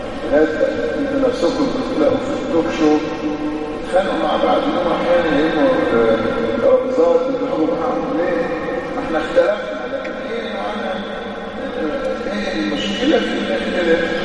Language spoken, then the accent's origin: Arabic; Egypt; ودي ثقافه احنا كمصريين مش عارفين نقتنيها، ان احنا نختلف نبقى اعداء.